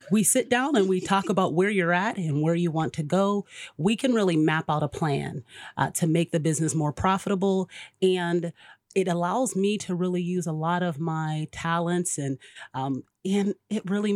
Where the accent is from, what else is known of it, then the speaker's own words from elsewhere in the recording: Pennsylvania, United States; also born or lived in Houston; Oh, I'm originally from Pennsylvania.